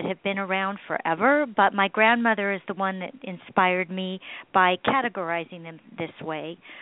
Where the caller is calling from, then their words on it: San Diego, California, United States; Well, I'm calling from San Diego